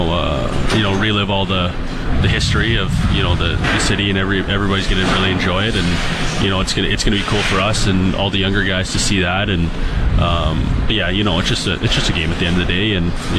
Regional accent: Lethbridge, Alberta, Canada; I'd say first time I ever played in Lethbridge, my hometown.

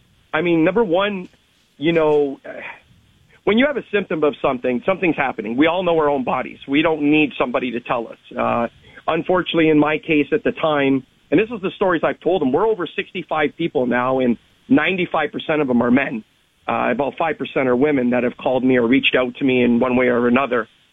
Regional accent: Thorold, Ontario, Canada; Somebody from Thorold, my hometown

